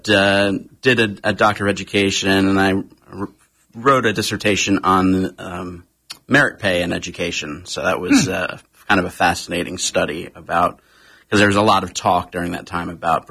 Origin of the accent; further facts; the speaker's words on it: Sarasota, Florida, United States; Yeah, I grew up in Sarasota. Actually, we moved here when I was seven, so I consider myself relatively native.